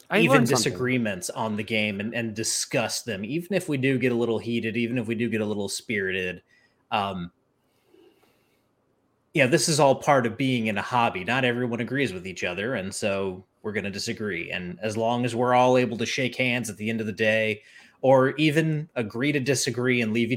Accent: the South, United States; I'm sorry, I'm from the South.

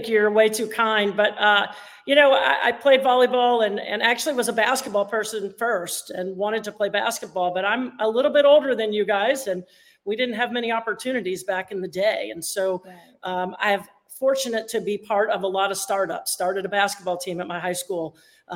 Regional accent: Baton Rouge, Louisiana, United States; I'm from Baton Rouge, grew up there, didn't go to school at LSU.

